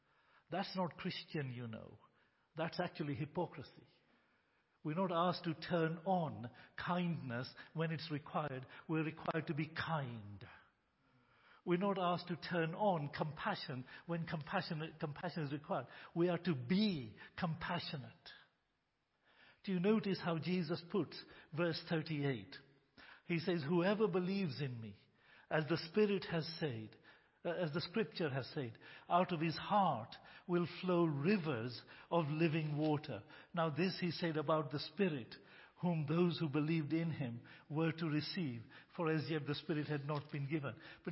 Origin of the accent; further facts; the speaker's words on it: India; I'm an Indian. I like spicy food.